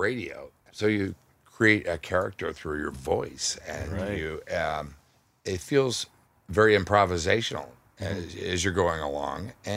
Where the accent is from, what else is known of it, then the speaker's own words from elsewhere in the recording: Houston, Texas, United States; Well, I grew up in Texas, in Houston, which is very much Texas and kind of also Western Louisiana.